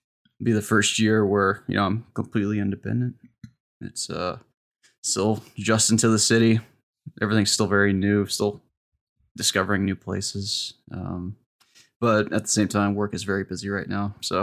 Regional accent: Indiana, United States; born there; I was born in Indiana. My family lives in Illinois.

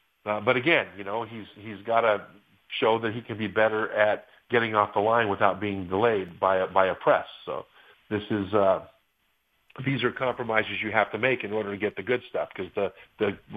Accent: Sacramento, California, United States; We grew up in Sacramento, California, and so I hope that she approves

